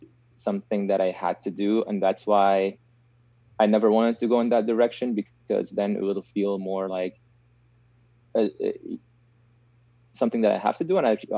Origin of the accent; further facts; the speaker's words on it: Syria; but it wasn't an option where I grew up in Syria.